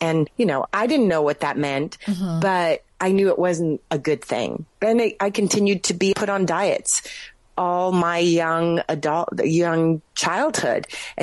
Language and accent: English; California, United States; Well, I grew up in California, and I'm one of 11 kids. There's 8 girls and 3 boys.